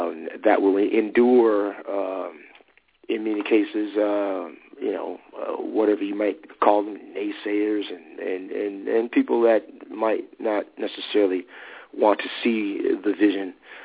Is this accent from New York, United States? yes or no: no; Alabama, United States; I have been addicted to that whole process since I was a very, very young child growing up in Alabama.